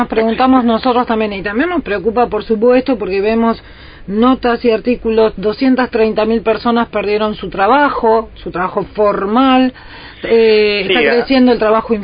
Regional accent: Argentina

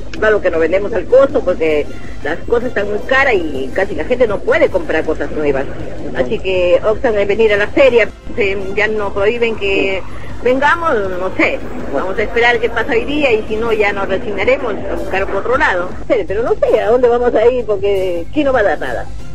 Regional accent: Peru; Por ejemplo, yo soy peruana, ¿no?

